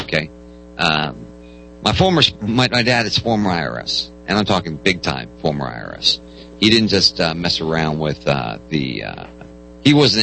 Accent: Las Vegas, Nevada, United States; I'm from Las Vegas, brother.

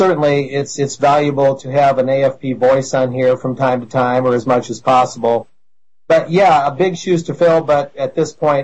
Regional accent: Michigan, United States; John from my home state of Michigan

